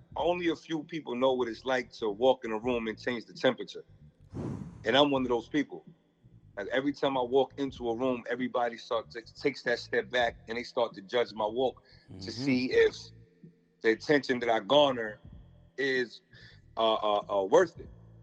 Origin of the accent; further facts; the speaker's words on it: New York City, New York, United States; now in Atlanta, United States; I'm originally from the Bronx, New York, and I moved down to Atlanta about 4 years ago.